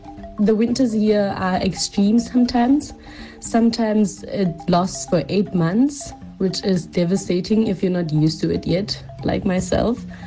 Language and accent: English; Namibia; now in Ulm, Germany; I've been in Germany for the past 3 years now, and I currently reside in Ulm, which is in southern Germany. I would say the difference between where I grew up in Namibia and where I stay right now is mostly the weather.